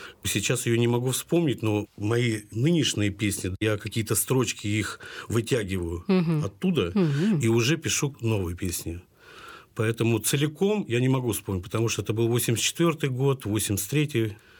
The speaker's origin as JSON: {"language": "Russian", "town": "Berezniki", "region": "Perm Krai", "country": "Russia", "tie": "born or raised there", "said": "Видите, я родился на Урале, а у нас такой был криминальный город, это город Березники."}